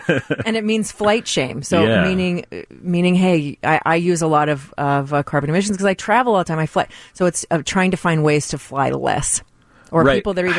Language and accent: English; Texas, United States; I mean, look, I grew up in Texas, so to me, it's reasonable to fly everywhere.